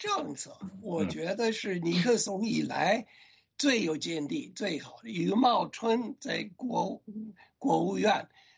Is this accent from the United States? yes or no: yes; United States; 应该看清楚中国的老百姓的日常生活的价值观跟我们美国人没有两样的。